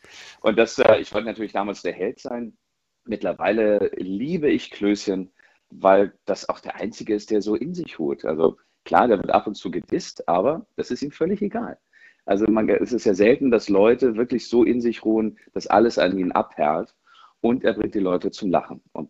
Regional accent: Munich, Bavaria, Germany; Ich komme ja aus München und die Aufnahmen waren in Hamburg.

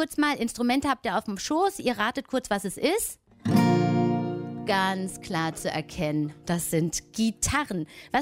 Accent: Hanover, Lower Saxony, Germany; Also wir, ich komme aus Hannover, wir haben das immer gesungen und tütenweise Süßigkeiten nach Hause geschleppt.

